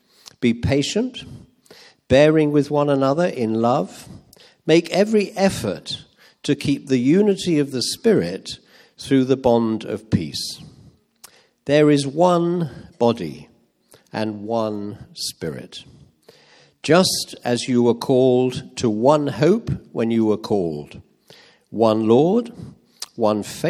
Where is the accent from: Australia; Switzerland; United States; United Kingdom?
United Kingdom; England; The greater problem in our marriage is that I'm English and she's Welsh.